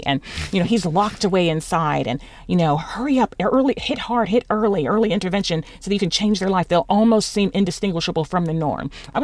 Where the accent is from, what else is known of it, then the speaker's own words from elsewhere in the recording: Midwest, United States; I was raised in the Midwest and then later moved to Texas.